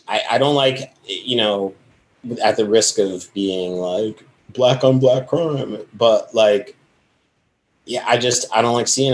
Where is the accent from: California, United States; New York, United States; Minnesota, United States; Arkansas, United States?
New York, United States; Binghamton; And, you know, look, I'm an upstate New Yorker. I'm from Binghamton.